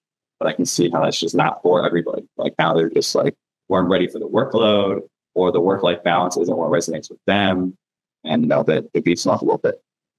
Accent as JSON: {"language": "English", "region": "the South", "country": "United States", "tie": "born or raised there", "said": "I grew up in the South too with a single mom."}